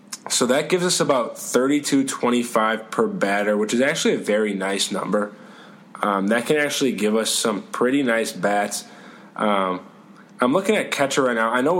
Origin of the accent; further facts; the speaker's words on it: Boston, Massachusetts, United States; accent: Boston; pardon my Boston accent